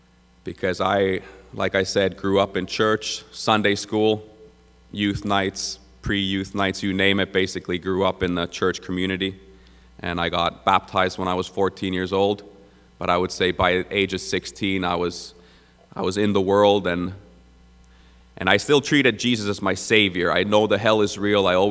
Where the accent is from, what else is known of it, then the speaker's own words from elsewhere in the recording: Florida, United States; moved away as an adult; also born or lived in Finland; now in British Columbia, Canada; I was born in Finland. I was 11 years old when we moved to South Florida. I grew up in Florida. My dad pastored the Pentecostal church there for 12 years. I lived in Florida for a total of 16 years myself. I moved here to BC in 2010.